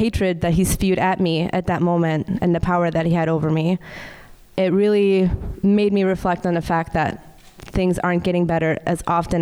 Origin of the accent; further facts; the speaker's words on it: Chile; moved away; I am from Chile, and so I'm from a really small village in Chile, actually. And so when we immigrated here in 1996, it was me and my mom, my dad, my siblings, who are much more brown than me.